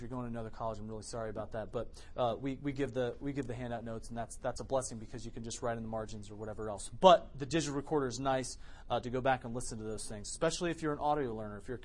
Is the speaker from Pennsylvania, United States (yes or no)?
no; Iowa, United States; So I grew up in Iowa.